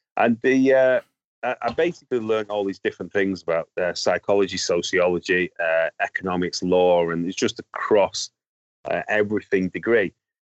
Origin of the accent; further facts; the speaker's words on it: Manchester, North West England, United Kingdom; born there; But I was born in Manchester, in just East Manchester, and for those up there in the north, between in a place called Gorton. And I was born into a quite a strict evangelical Christian family.